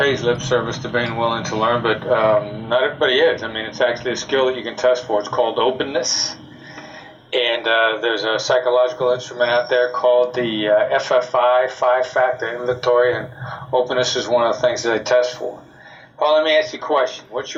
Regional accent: Iowa, United States; Now, you know, I'm a small town boy from Iowa. I grew up in Iowa.

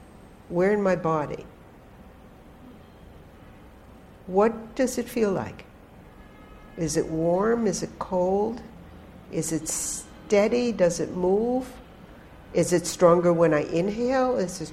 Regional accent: United States; as I used to say, as an American, I can go anywhere to repent, but as somebody raised Zionist, you know.

